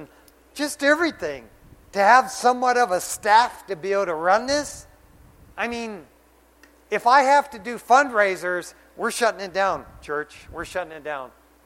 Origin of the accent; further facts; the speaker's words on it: Detroit, Michigan, United States; Growing up in Detroit, Michigan, I was known as a backyard mechanic.